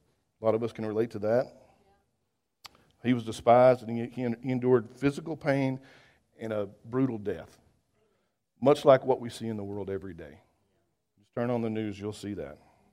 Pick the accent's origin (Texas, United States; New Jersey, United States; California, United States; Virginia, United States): Texas, United States; And for some reason, being a Texan, we like that kind of victory.